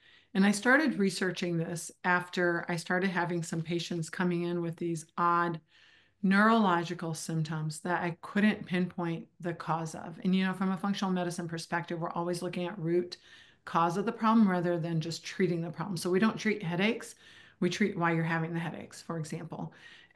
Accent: Iraq; moved away; I grew up in Iraq, and you know, we moved here in the 1970s.

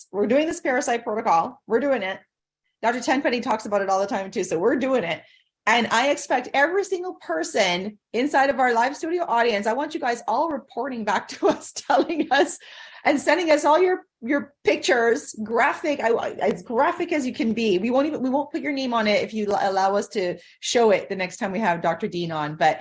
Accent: Toronto, Ontario, Canada; I'm from Toronto, and a lot of our community came from Portugal

